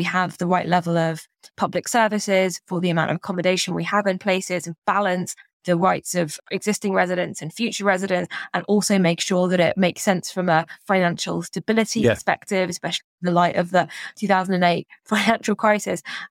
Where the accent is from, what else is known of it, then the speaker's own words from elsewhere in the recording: Barnet, London, United Kingdom; So where I grew up in Barnet in North London